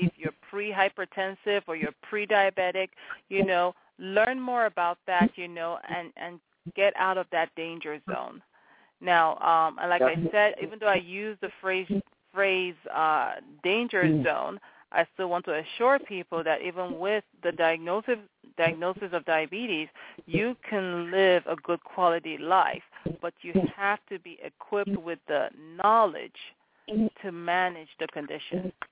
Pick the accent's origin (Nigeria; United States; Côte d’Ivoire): Nigeria; You know, I'm originally from Nigeria, okay?